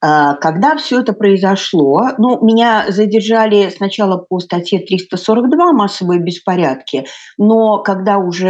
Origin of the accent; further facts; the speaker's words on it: Belarus; литовского я не знаю, естественно, как любой, наверное, белорус, который не собирался, значит, оказаться в Литве.